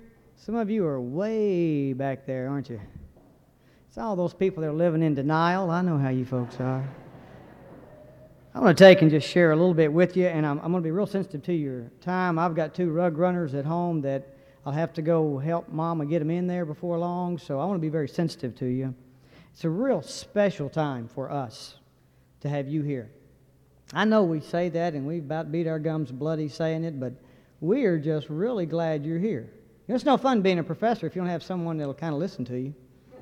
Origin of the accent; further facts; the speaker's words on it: Texas, United States; I am from Texas, and I am one of those non-bragging Texans, of course.